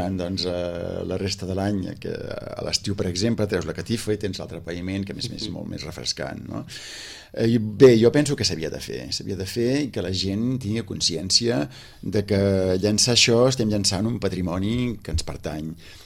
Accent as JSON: {"language": "Catalan", "region": "Catalonia", "country": "Spain", "said": "Com a català no m'agradaria que sortís de Catalunya"}